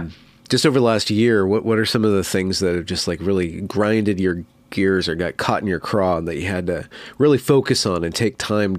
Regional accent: California, United States; Well, I'm in Western Washington, but I'm from California.

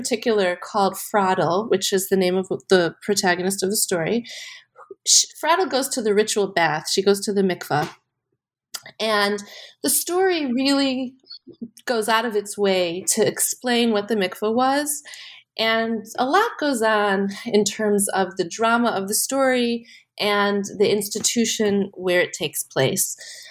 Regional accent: Chicago, Illinois, United States; I grew up in Chicago. My parents were not married anymore by the time I was a teenager.

